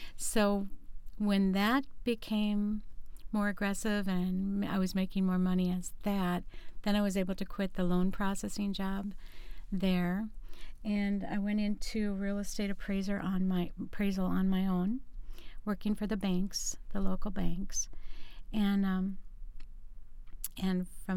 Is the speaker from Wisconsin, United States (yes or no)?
no; Detroit Lakes, Minnesota, United States; I am from Detroit Lakes originally, born and raised here. I am went to school in both Detroit Lakes and Frazee.